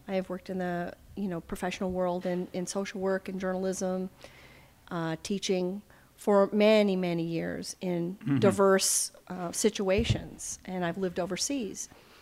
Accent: the South, United States; I grew up in a time when colored was used often, and I grew up in the South.

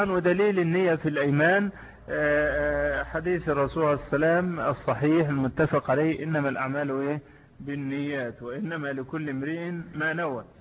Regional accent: Egypt; قد يكون هذا خاصا عندنا في مصر

